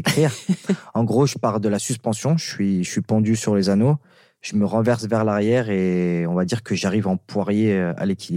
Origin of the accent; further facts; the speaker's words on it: France; le fait d'être à Paris et de me battre pour mon pays, chez moi, à Bercy